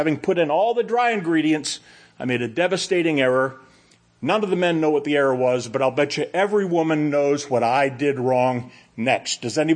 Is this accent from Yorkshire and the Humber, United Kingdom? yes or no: no; Scotland, United Kingdom; But I'm Scottish. We can't throw things away.